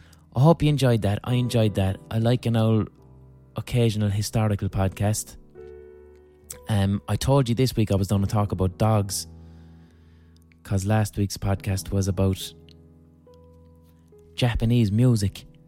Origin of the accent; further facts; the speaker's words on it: Ireland; I just think it's interesting for me as an Irish person to see how their ideas are influenced and tie in with Irish culture.